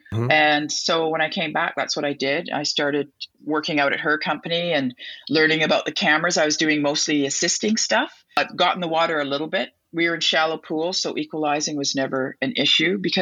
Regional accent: Regina, Saskatchewan, Canada; I do remember when I was born in Regina, Saskatchewan, and we had a swimming pool in our backyard.

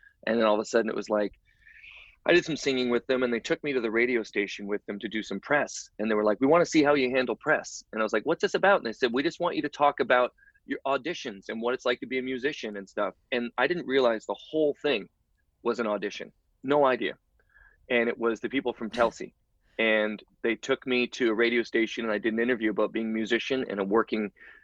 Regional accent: Hamilton, Ontario, Canada; moved away as an adult; now in Vancouver, Canada; So I moved from Ontario, Hamilton, right outside Toronto, all the way to Vancouver when I was 20 years old on about maybe 3 hours notice.

